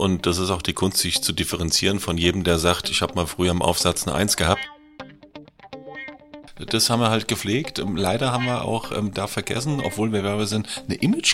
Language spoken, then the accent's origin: German; Frankfurt, Hesse, Germany; habe früher das Abi geschafft, also als echter Frankfurter